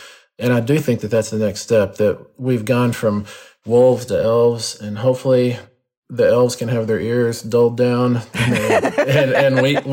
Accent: Texas, United States; However, growing up in West Texas without any shade, I knew that being a vampire would be a very short-lived prospect because I would get fried instantly.

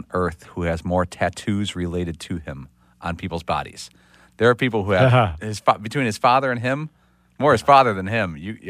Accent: Chicago, Illinois, United States; I grew up in Chicago, and he never came off as one of our guys. He never came off as a Chicago guy.

